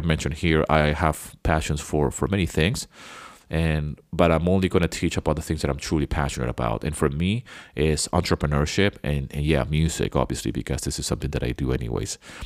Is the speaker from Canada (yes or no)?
no; Venezuela; English is a second language; You know, I grew up in Venezuela, so my English, even though it's not my mother tongue, I speak it and know English very, very well.